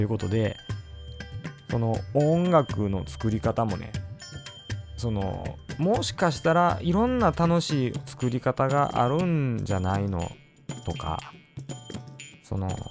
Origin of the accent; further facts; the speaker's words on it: Nara, Japan; born there; also born or lived in Kobe; now in Tokyo, Japan; まあ実際奈良で生まれて、で今東京に住んでて、で神戸にも2年間住んでて